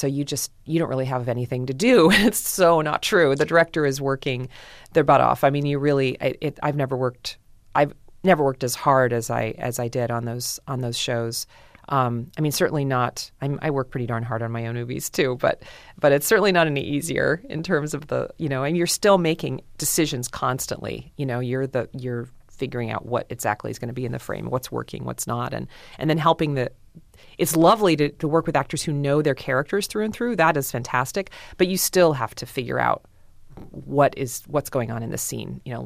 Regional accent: Seattle, Washington, United States; And then Seattle is my hometown turf.

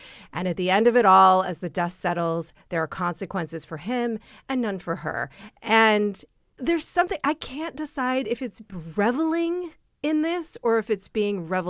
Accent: New York City, New York, United States; Kids, for me, I grew up in New York City and I grew up with those types of kids.

